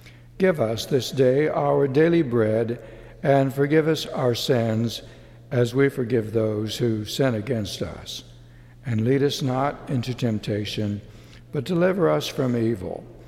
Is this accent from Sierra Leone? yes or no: no; Texas, United States; Growing up in Texas and a lifelong patron of those greasy burgers once served out of orange and white A-frame buildings